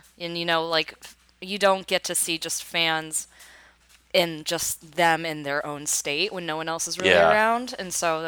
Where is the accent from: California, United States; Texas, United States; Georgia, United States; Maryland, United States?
Texas, United States; I hail from Texas, where I was a rattler in high school.